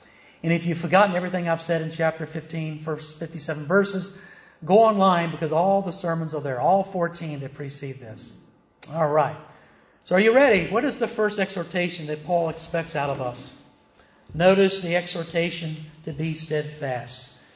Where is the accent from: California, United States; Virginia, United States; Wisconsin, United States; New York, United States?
Virginia, United States; I remember when I was pastoring, I'm from Virginia, of course